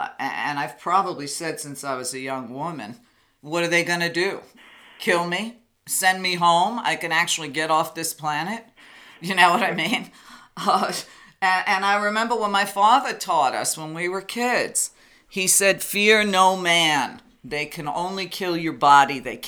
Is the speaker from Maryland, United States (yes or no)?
no; Long Beach, New York, United States; in 1990, I put on a big Earth Day event in my hometown of Long Beach, New York.